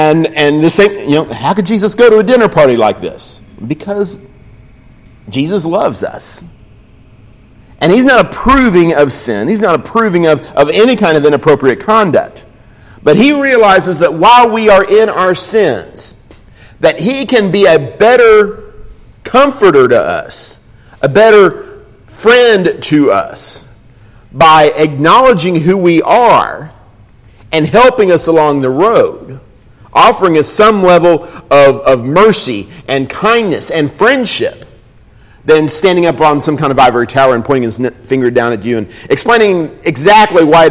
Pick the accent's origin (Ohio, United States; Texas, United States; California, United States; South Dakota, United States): Texas, United States; Austin; I grew up in Texas, so we didn't have a whole lot of experience stepping in footprints made in the snow. That just didn't happen a whole lot in Austin, Texas.